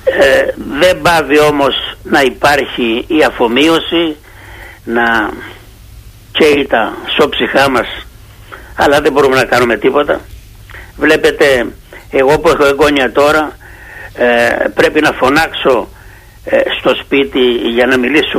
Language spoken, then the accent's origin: Greek; Greece; born there; moved away; είχαμε εμείς που γεννηθήκαμε στην Ελλάδα.